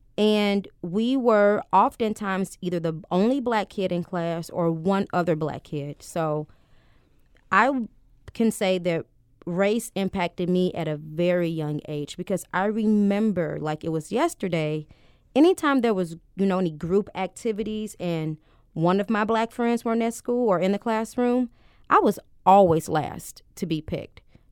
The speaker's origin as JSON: {"language": "English", "town": "St. Louis", "region": "Missouri", "country": "United States", "tie": "born or raised there", "said": "I am born and raised in St. Louis. My mom always wanted us to have the best."}